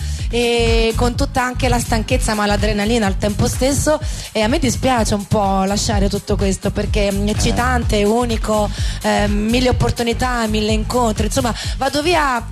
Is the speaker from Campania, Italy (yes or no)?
yes; Naples, Campania, Italy; io sono napoletana